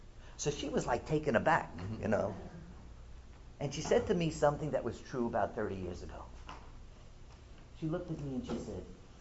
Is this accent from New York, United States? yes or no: yes; Bronx, New York, United States; I'm from the Bronx. So I grew up listening to contemporary music.